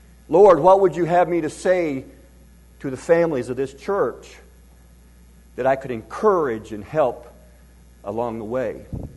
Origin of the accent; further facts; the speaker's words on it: Detroit, Michigan, United States; born there; moved away as an adult; now in Tennessee, United States; I was born on September the 12th, 1956, in Detroit, Michigan, to two Christian parents